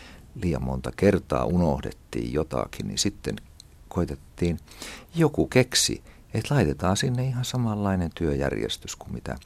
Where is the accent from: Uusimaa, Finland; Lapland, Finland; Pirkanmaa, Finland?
Lapland, Finland; Tornio; Minä olen kotoisin Torniosta, Perämeren rannalta, ja isäni oli kotitarvekalastaja.